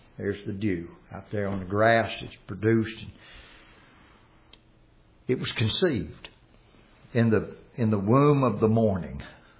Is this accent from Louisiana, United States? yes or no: yes; Louisiana, United States; Man, I grew up in Louisiana. My dad was from Mississippi. Was sort of from the South.